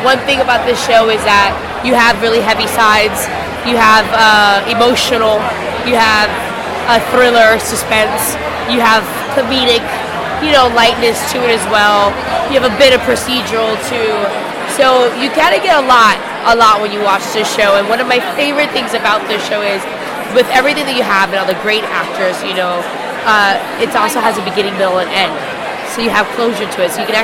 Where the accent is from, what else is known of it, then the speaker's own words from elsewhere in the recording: Miami, Florida, United States; now in Thailand; Born and raised in Miami.